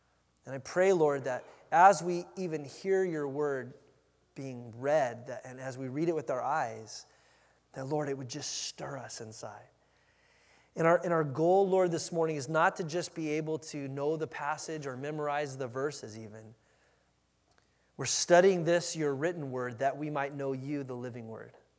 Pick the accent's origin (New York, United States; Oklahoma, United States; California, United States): California, United States; I grew up in Southern California, so we're at this mall, I think, down in Thousand Oaks.